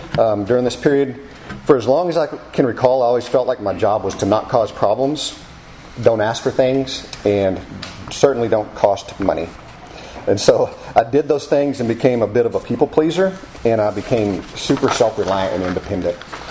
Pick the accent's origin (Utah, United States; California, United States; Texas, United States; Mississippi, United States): Texas, United States; Lubbock; born there; I was born in Lubbock.